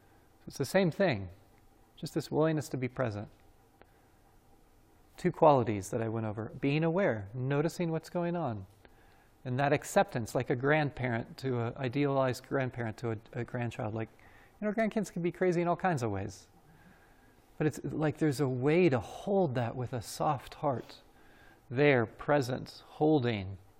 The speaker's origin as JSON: {"language": "English", "region": "Colorado", "country": "United States", "tie": "born or raised there", "said": "I grew up in Colorado, so it reminds me especially cross-country skiing in the backcountry"}